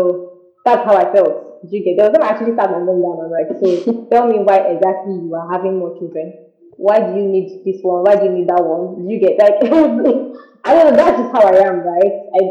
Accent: Nigeria; How to answer that question with regards to growing up in Nigeria. I think it was pretty Nigerian.

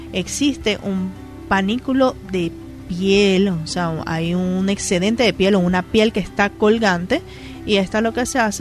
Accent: Valencia, Carabobo, Venezuela; born there; soy valenciana. Nací aquí, en la clínica Santa María.

